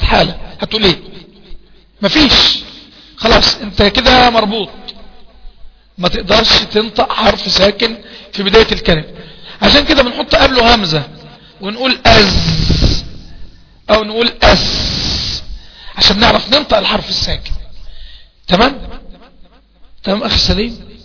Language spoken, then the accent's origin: Arabic; Egypt; احنا عندنا في مصر بيقول اتقلقل من مكان، اتقلقل من مكان